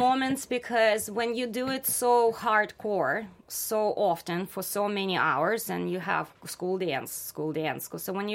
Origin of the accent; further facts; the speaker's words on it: Moscow, Russia; English is a second language; Because I grew up in Moscow. It's a huge, huge city. About 20 million people live there.